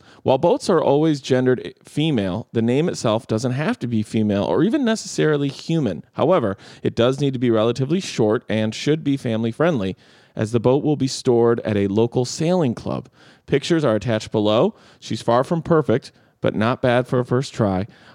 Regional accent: United States; now in China; I'm an American, but I live in China, and this podcast helps give me my daily dose of English and keeps me sane.

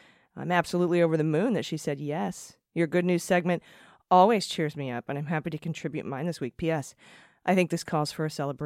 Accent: Cleveland, Ohio, United States; born there; I follow sports because I was born in Cleveland and there's just nothing else to do.

